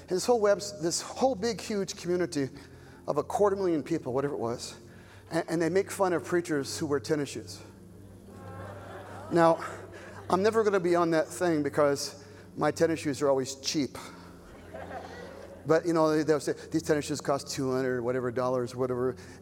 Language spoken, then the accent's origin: English; Arizona, United States; now in California, United States; I was raised in Arizona. And when you're raised in Arizona, you dream of getting the H out of Arizona.